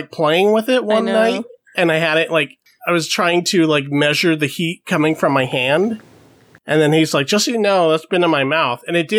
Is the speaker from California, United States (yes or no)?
yes; Los Angeles, California, United States; from Los Angeles.